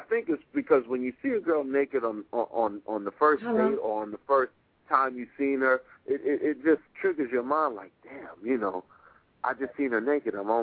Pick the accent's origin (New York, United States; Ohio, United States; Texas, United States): New York, United States; Brooklyn; Now, I'm from Brooklyn, right?